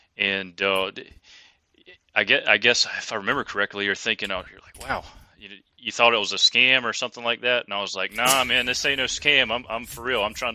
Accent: Fayetteville, North Carolina, United States; Well, so originally I was from close to Fayetteville, North Carolina. So it's kind of a rural area, Fayetteville, mm-hmm. if anybody's familiar with that area. but I grew up around there, North Carolina native my whole life.

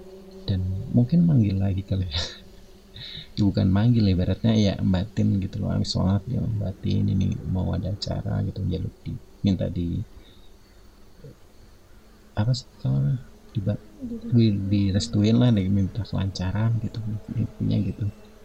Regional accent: Cilacap, Central Java, Indonesia; ada dari aku kan dari Cilacap, dari kampung

